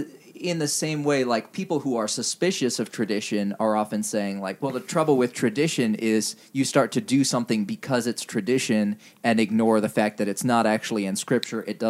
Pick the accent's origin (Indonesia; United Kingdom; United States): Indonesia; No, but the thing about growing up in Indonesia versus growing up somewhere in the West is that in the West, you see more directly the relevance of church history to current cultural manifestations